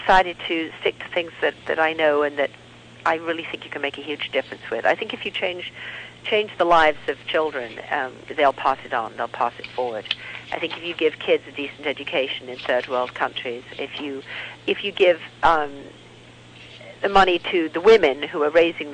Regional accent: United Kingdom; now in United States; because I'm British and not American, I can't as yet vote in America.

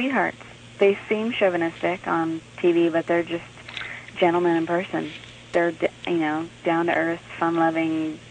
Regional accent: California, United States; I am from California, actually.

